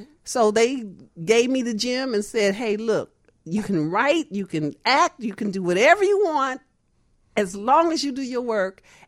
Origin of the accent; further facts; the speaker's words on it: Chicago, Illinois, United States; Well, you know, in Cabrini, like all poverty areas, there were resou